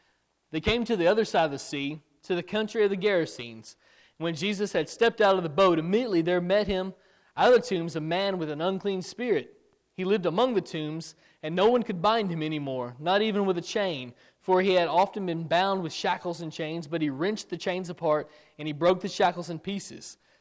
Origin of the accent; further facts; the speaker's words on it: Waverly, Tennessee, United States; We're from Middle Tennessee, right outside of Nashville, a little city called Waverly.